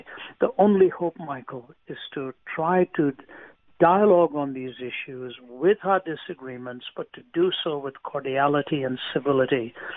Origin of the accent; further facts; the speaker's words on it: India; I was born and raised in India.